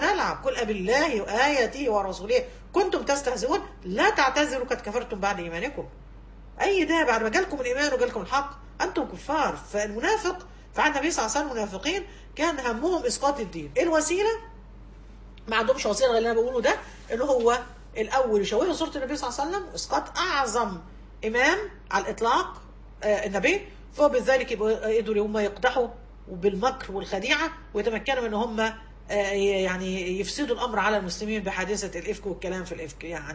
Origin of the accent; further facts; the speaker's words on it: Egypt; مثل شعبي عندنا في مصر